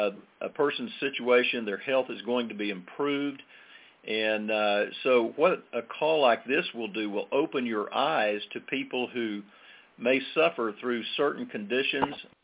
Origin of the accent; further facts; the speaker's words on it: Allen, Texas, United States; I'm from Allen, Texas.